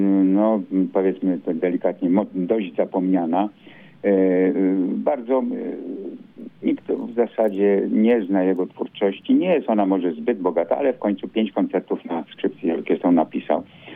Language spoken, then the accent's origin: Polish; Gdańsk, Pomeranian Voivodeship, Poland; przecież w końcu urodziłem się w Gdańsku, z Gdańskiem jestem związany. Czuję się ciągle gdańszczaninem